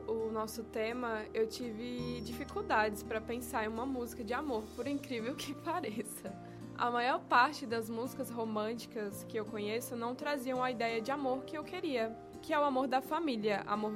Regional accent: Brasília, Federal District, Brazil; Deixar minha família na minha cidade natal, Brasília, foi a parte mais difícil da minha escolha de estudar na Paraíba.

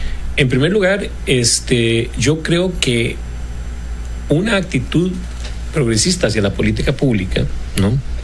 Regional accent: Costa Rica; los que somos ticos

